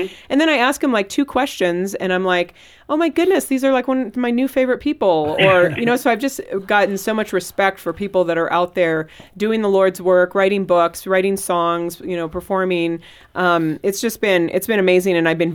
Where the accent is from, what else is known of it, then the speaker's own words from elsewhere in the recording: San Jose, California, United States; also born or lived in Mountain View; Yeah, San Jose and Mountain View is where I grew up.